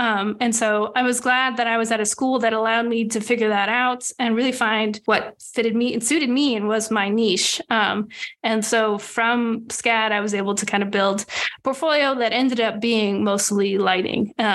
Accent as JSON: {"language": "English", "region": "Virginia", "country": "United States", "tie": "born or raised there", "said": "Yeah, I grew up in Northern Virginia near Washington, D.C."}